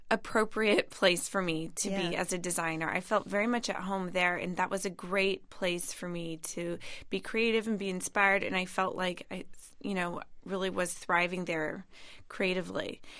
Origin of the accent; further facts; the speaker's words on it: California, United States; And I'm from California, so I always have that influence too.